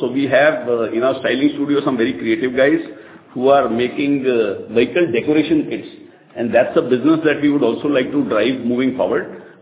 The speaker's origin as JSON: {"language": "English", "country": "India", "said": "So I'm an Indian, so I understand exactly what you're saying."}